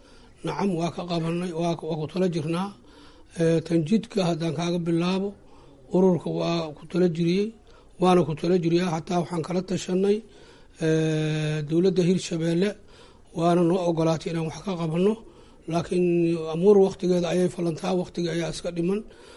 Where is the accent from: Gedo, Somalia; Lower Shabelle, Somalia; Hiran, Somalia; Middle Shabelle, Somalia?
Middle Shabelle, Somalia; Balcad; aan leeyahay Balcad, aan ku dhashay heer Balcad aan ahay, reer Balcadow